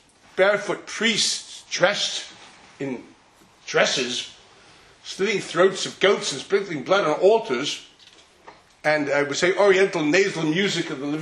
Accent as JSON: {"language": "English", "region": "Hamburg", "country": "Germany", "also_born_or_lived": "Chicago, United States", "said": "I'm originally from Hamburg, but I grew up in Chicago for a few years of my life."}